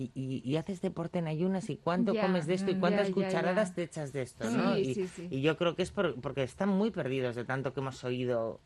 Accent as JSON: {"language": "Spanish", "region": "Asturias", "country": "Spain", "said": "Mi familia, somos asturianos, ¿qué os voy a decir a vosotros también?"}